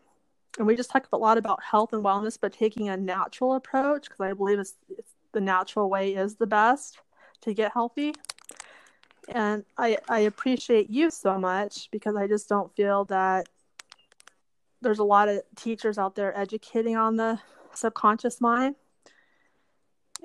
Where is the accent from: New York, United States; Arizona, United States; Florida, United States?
Arizona, United States; the majority of my life, I've lived in Arizona since I was two years old. And I like Arizona a lot.